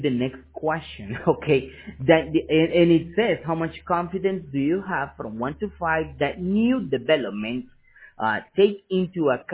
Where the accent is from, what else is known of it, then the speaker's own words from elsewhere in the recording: Dallas, Texas, United States; born there; Like I said, I was born in Dallas, Texas, but my mom is from Mexico and my dad from Colombia. So that's why we speak three languages at home.